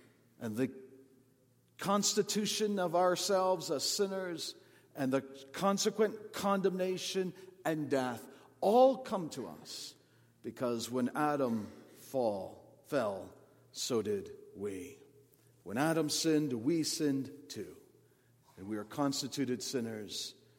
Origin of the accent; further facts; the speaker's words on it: Canada; But she's a Canadian citizen because I'm a Canadian citizen. I, in that sense, represent her. Because I'm a Canadian, she is a Canadian as well.